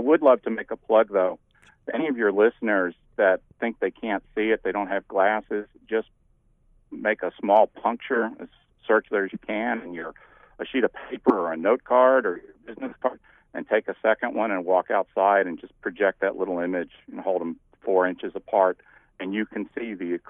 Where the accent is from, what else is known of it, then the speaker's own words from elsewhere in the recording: Nashville, Tennessee, United States; I grew up in Nashville.